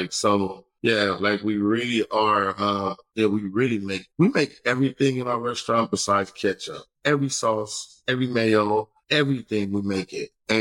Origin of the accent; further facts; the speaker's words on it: California, United States; I do California Soul food, and then my book is California Soul because I'm born and raised in California. So this is where my soul is at.